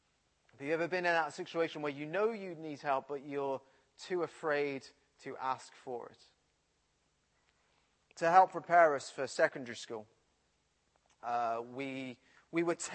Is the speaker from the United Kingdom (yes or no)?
yes; Midlands, United Kingdom; Because we're from the Midlands, we don't have a great French accent.